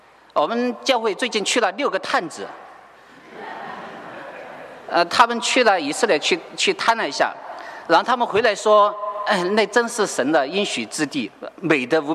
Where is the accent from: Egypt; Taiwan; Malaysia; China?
China; 以色列人对葡萄的亲切就像我们中国人看见大熊猫一样哈